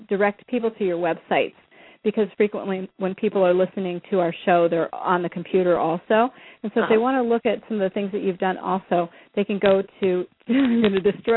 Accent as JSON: {"language": "English", "region": "Minnesota", "country": "United States", "tie": "born there", "said": "I was born in Minnesota, and I've never been able yet to leave the United States."}